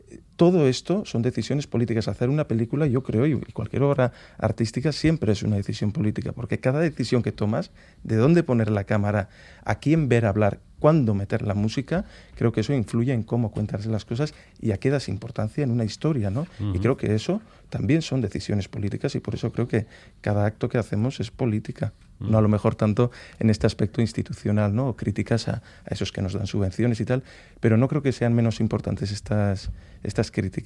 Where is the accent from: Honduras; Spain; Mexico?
Spain; first language Basque; Spanish is a second language; en este estado español hay mucha gente que habla euskera, por lo tanto a mí me parecía natural, porque es mi lengua materna, hablar en euskera y también en castellano